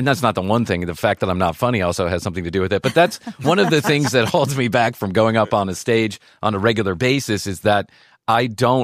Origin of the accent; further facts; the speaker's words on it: Chicago, Illinois, United States; I grew up in Chicago.